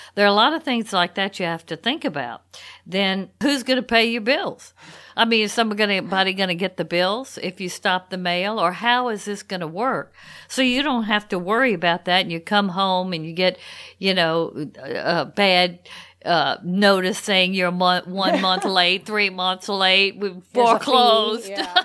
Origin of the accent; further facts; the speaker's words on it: Louisiana, United States; first of all, I'm from Louisiana and I really know New Orleans quite well.